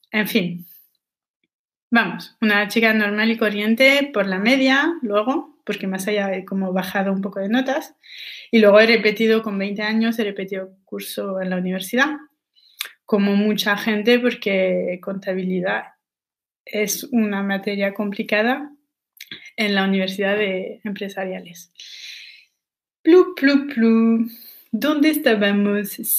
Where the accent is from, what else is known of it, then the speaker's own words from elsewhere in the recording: France; accent: French; Spanish is a second language; ahora estoy hablando sin hacer esfuerzos en español para que también se note mi acento francés, porque me parece muy importante la parte de mi personalidad francesa y no quiero que cuando hablo español no se vea.